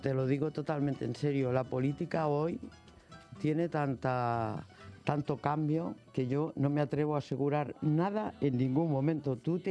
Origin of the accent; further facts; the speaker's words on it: Catalonia, Spain; now in Madrid, Spain; soy catalana de origen, nada más bajarme del tren adoré Madrid.